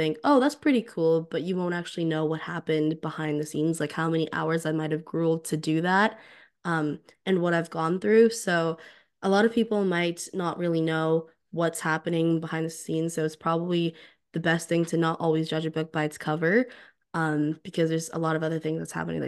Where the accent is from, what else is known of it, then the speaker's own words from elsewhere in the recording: California, United States; because I'm from the Silicon Valley